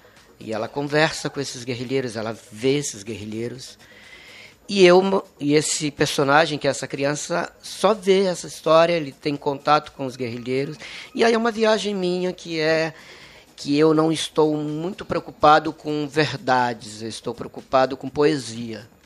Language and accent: Portuguese; Pará, Brazil; em cima do que eu vivi quando criança no Pará. Eu sou paraense.